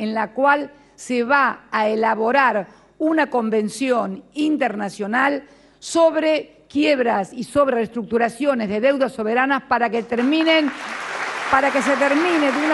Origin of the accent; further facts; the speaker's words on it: Argentina; Yo me siento muy orgullosa como argentina